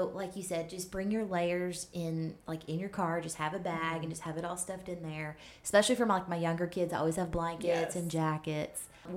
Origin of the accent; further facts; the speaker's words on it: Kentucky, United States; And which I am from Kentucky, so I'm used to it being snowy and cold.